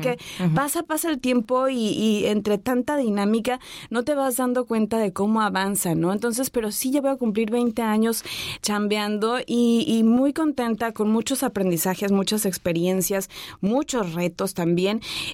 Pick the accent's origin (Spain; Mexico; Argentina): Mexico; Los Cabos, Baja California Sur; also born or lived in Guadalajara; Y bueno, yo nací en Guadalajara, Jalisco, pero mis papás, haz de cuenta, no tenían ni un mes de que había nacido cuando se vinieron a vivir aquí a Los Cabos.